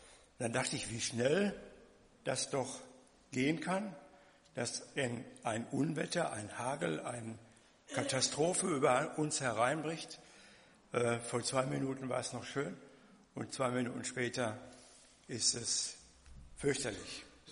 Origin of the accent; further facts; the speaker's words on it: Lüdenscheid, North Rhine-Westphalia, Germany; Ich komme ja aus Lüdenscheid.